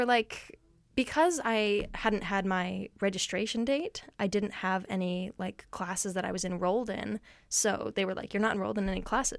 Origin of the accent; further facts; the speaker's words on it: United States; I grew up moving around the States a lot. Tried to go up to Canada because I had a study permit.